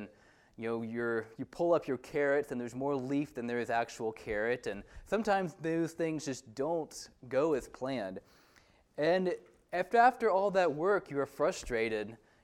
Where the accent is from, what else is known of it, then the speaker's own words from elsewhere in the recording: Athens, Alabama, United States; also born or lived in Huntsville; now in Utah, United States; Bailey and I live in Utah, but I grew up here in North Alabama. My family lived in Huntsville for several years before we moved to Athens when I was about 10 years old.